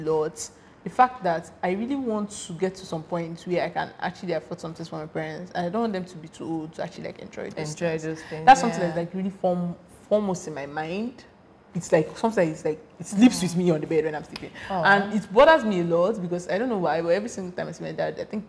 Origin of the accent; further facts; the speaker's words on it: Nigeria; I feel like there are a lot of things that being Nigerian has rubbed me off.